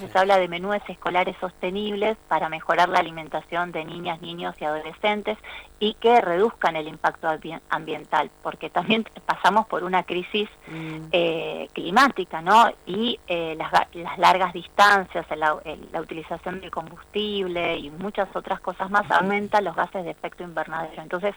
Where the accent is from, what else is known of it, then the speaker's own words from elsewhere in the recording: Buenos Aires, Argentina; yo soy de Ciudad de Buenos Aires